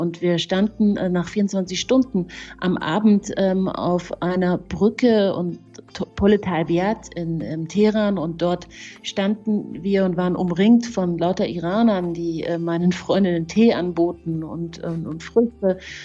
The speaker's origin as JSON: {"language": "German", "town": "Munich", "region": "Bavaria", "country": "Germany", "tie": "born or raised there", "said": "mein Vater ist ja Perser und meine Mama ist Deutsche und ich bin ja in München aufgewachsen"}